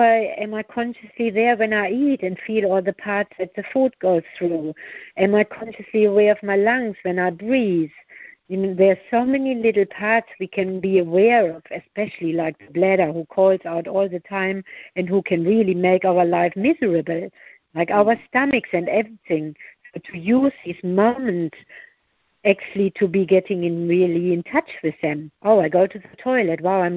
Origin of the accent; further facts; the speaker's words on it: Germany; Like in Germany, especially, I grew up in Germany